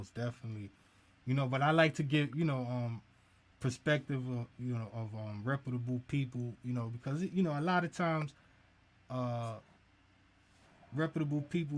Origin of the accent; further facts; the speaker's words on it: New York, United States; When you said snow, that just hit me, cause you know I'm from New York, so you know snow.